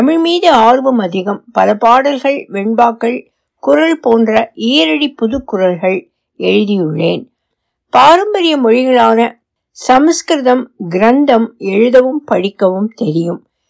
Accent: Madurai, Tamil Nadu, India; born there; மதுரையில் பிறந்தேன். மதுரை தூய மரியன்னை உயர்நிலைப் பள்ளியில் படித்தேன்.

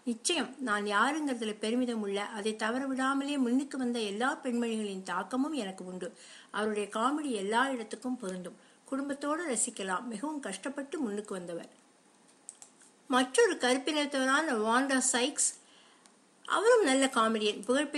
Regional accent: United States; நான் அமெரிக்காவிலேயே பிறந்து வளர்ந்தவன். இந்தியாவுக்கு போயிருக்கேன், ஆனால் அங்கே வசித்ததில்லை.

